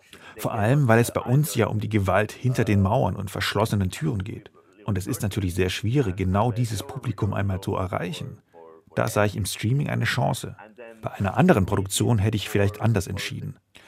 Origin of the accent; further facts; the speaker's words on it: Iran; Ich komme ja aus dem Iran